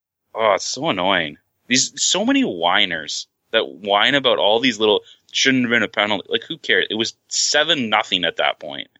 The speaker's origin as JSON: {"language": "English", "country": "Canada", "said": "I'm Canadian"}